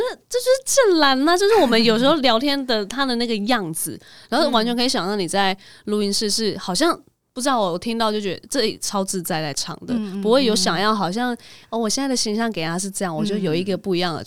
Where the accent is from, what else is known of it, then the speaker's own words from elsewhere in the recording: Tainan, Taiwan; 身为台南人就会想说，来先看一下咬字的部分。